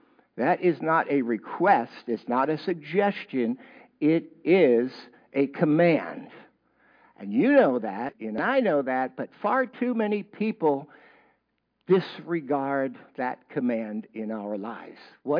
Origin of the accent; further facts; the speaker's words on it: Massachusetts, United States; I'm from Massachusetts. I had to learn to speak properly. My first church was in Pennsylvania, and they didn't know what I was saying.